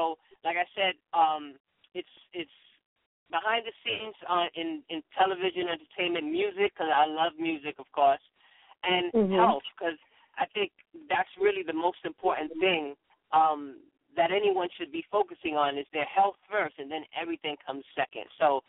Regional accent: Bronx, New York, United States; We're from the Bronx, New York, and, you know, people don't realize, man, the Bronx is tough, you know what I'm saying?

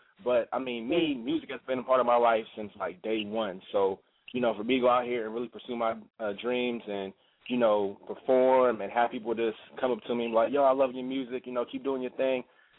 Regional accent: Columbus, Ohio, United States; I'm from Ohio, people. You know, definitely repping Cincinnati and also Columbus, you know, from Columbus, born and raised, doing my thing in Cincinnati.

